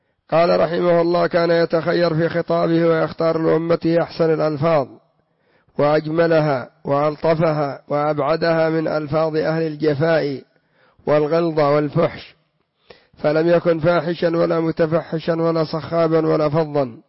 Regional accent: Yemen; وعندنا في اليمن يقول: أنا عند الله وعندك.

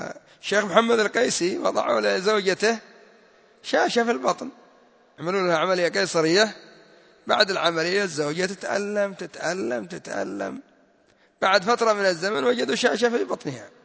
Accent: Yemen; التخدير عندنا في اليمن تقوم 6 ساعات وأنت مسطول

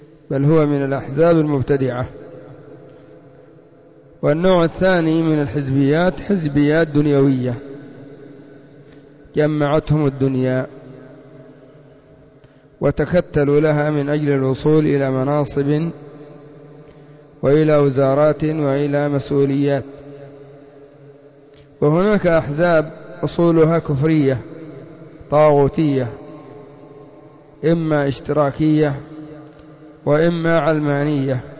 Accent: Yemen; وعندنا في اليمن الحوثية ومن إليهم

